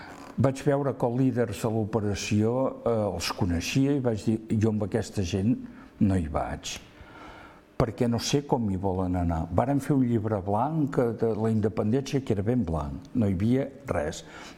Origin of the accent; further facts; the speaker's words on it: Catalonia, Spain; jo espero que com a català s'acabi allò